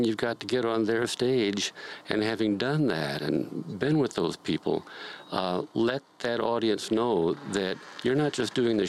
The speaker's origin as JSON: {"language": "English", "town": "Cleveland", "region": "Ohio", "country": "United States", "tie": "born there", "said": "I was born in Cleveland, Ohio, in 1935."}